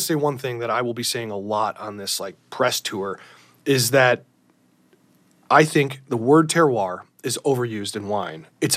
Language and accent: English; Ohio, United States; Well, yeah, I'm from Ohio, and I can't remember ever seeing sea urchin anywhere.